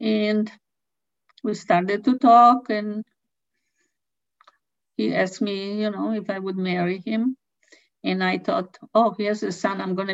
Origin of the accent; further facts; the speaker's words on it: Poland; English is a second language; now in Israel; "No, I'm from Poland."